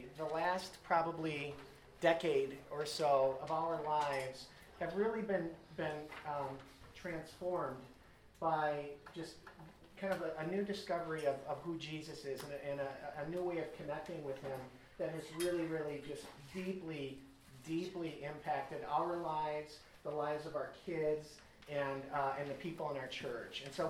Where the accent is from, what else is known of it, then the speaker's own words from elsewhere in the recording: Wisconsin, United States; I'm from Wisconsin. Molly is from Illinois.